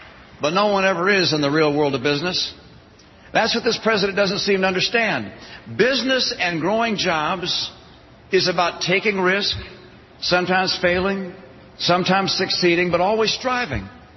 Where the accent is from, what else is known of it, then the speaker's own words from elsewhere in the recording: Detroit, Michigan, United States; I grew up in Detroit in love with cars and wanted to be a car guy like my dad